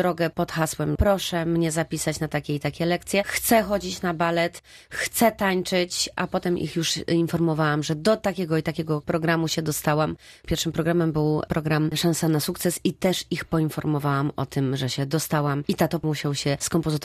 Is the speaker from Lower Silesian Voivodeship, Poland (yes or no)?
yes; Wrocław, Lower Silesian Voivodeship, Poland; Odbyło się to wszystko na stadionie we Wrocławiu, który jest dla mnie bardzo ważny, bo jestem wrocławianką.